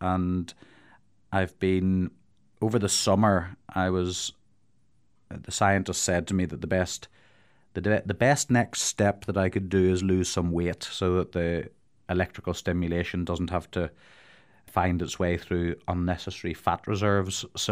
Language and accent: English; Ireland; stereotypically as an Irish person, pints of Guinness at the weekend